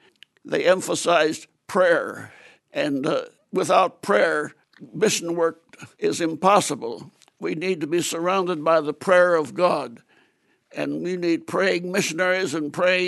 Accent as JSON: {"language": "English", "region": "Illinois", "country": "United States", "tie": "born or raised there", "said": "Well, my father, as a pastor, would be moved after 2 or 3 or 4 years, but it was mostly towns in Illinois."}